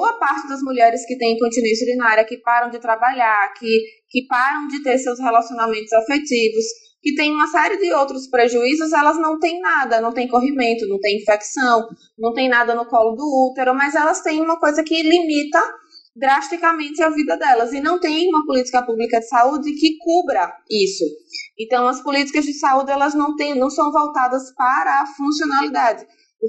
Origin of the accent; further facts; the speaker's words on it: Aracaju, Sergipe, Brazil; Eu sou de Aracaju